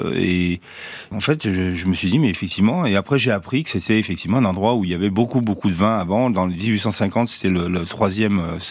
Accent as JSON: {"language": "French", "town": "Grenoble", "region": "Auvergne-Rhône-Alpes", "country": "France", "said": "moi je suis grenoblois depuis très longtemps, mais ma famille aussi"}